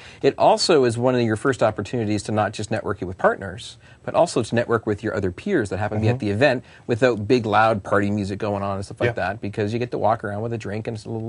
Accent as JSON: {"language": "English", "country": "Canada", "said": "Oh, bilingual means French and English, as a Canadian."}